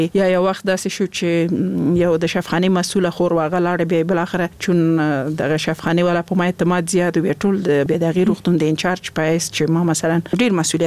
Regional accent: Laghman, Afghanistan; also born or lived in Nangarhar; زه خپل د لغمان ولایت يم

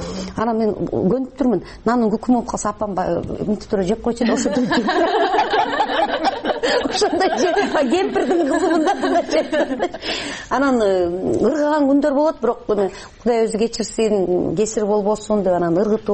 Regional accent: Naryn, Naryn Region, Kyrgyzstan; мен нарында чоңойдум ошондо билесиздерби ушу биз деген совет доорунда мен кичинекей кыз болчумун бир 5-6 жашта

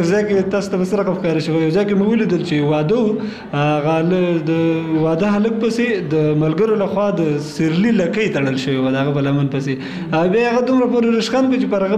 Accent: Kunar, Afghanistan; زه اصلا د کونړ ولایت اوسیدونکی یم.

